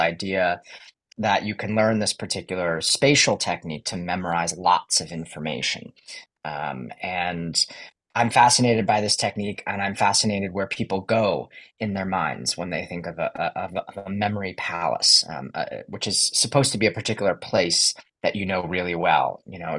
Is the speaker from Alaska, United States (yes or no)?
no; Dobbs Ferry, New York, United States; I grew up in Dobbs Ferry, New York